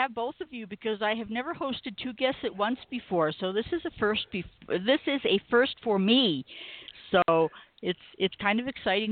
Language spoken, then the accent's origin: English; New York, United States; now in Colorado, United States; I grew up in New York and moved out here to Colorado in 1973.